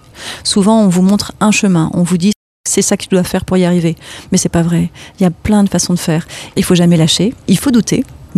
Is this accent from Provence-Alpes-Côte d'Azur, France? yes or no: no; Paris, Île-de-France, France; comme je suis parisienne, c'est très compliqué de conduire à Paris.